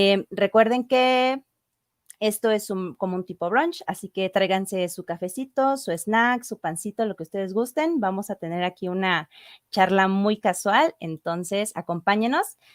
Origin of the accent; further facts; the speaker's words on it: Mexico; Soy mexicana.